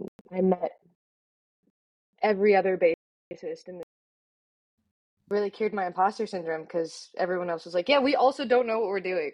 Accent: Montana, United States; played in my hometown of Montana.

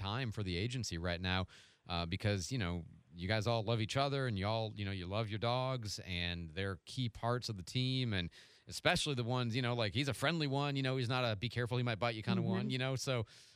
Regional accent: Illinois, United States; my God, I'm from Illinois, and in Kankakee, they had 9-inch hail.

